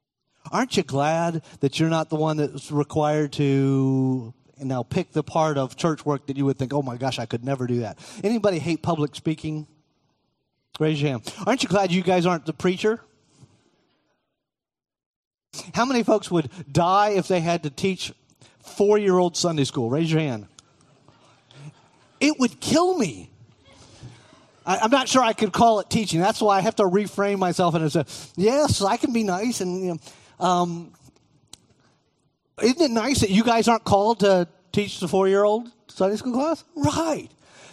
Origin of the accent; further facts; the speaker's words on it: Cocoa, Florida, United States; I grew up in Cocoa, which did not have the best history in terms of race relations.